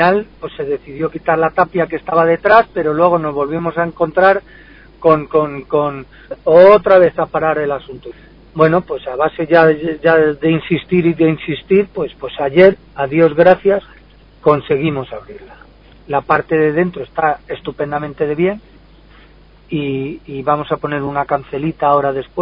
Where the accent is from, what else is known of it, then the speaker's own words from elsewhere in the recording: Santibáñez de Béjar, Castile and León, Spain; Santibáñez de Béjar está entre dos tierras, porque somos de Salamanca y pertenecemos a la diócesis de Plasencia